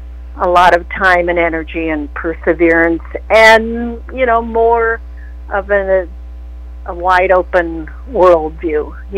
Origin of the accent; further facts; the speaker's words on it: Minneapolis, Minnesota, United States; also born or lived in Grand Forks, North Dakota; Well, I was born in North Dakota, actually. We lived in East Grand Forks, but my mother was a North Dakota farm girl, so she was thrilled that they had to cross the river to get to the hospital in Grand Forks. I was raised in Minneapolis.